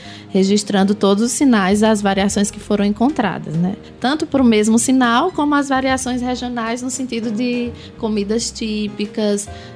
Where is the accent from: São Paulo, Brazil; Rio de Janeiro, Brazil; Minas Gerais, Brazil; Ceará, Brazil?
Ceará, Brazil; eu aprendi Libras no Ceará. Então, eu sou do interior do Ceará e tem a capital, né, Fortaleza.